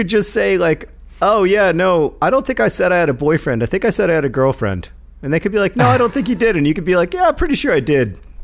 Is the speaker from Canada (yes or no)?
yes; Canada; The only problem with being Canadian is that if I change my nationality